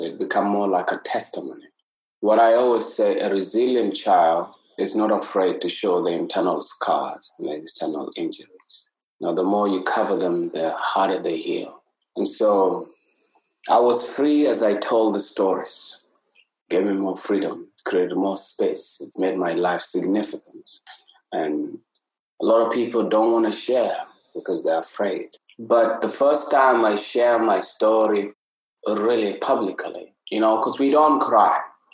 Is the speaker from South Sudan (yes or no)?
yes; South Sudan; now in Toronto, Canada; I come from South Sudan. Now I'm based in Toronto.